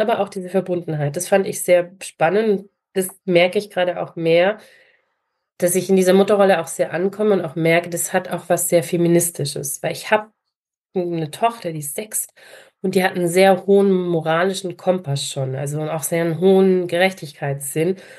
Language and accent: German; Germany; now in Munich, Germany; Ich bin ja am Bodensee groß geworden. Ich vermisse einfach die Nähe zu diesem wunderschönen See.